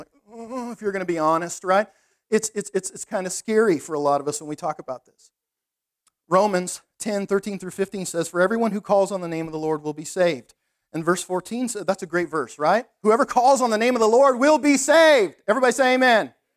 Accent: Canada; God help me, they have worse laws than we do here, and I'm a Canadian.

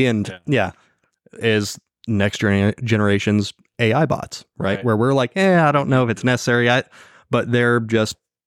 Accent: United States; I don't know about anything other than English. I'm American, and I only care about us.

